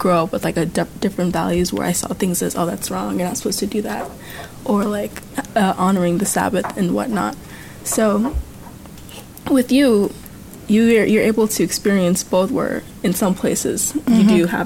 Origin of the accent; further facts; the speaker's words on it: New York, United States; on my dad's side, I'm Trinidadian, so I'm Caribbean. And I grew up in New York, which is obviously a mix of many different cultures and different experiences.